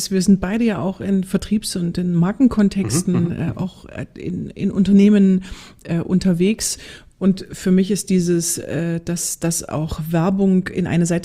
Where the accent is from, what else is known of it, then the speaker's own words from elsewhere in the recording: Germany; Jetzt bist du Schweizer und ich bin Deutsche.